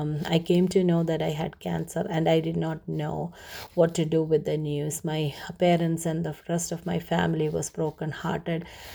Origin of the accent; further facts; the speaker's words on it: Kerala, India; I was born and raised in Kerala, the southernmost part of India. I was born to my parents as the first child of three girls.